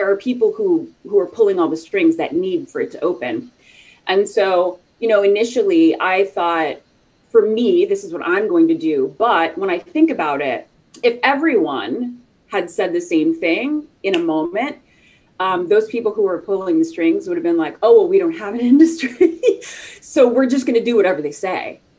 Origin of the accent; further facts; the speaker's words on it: the South, United States; and I grew up like in the South.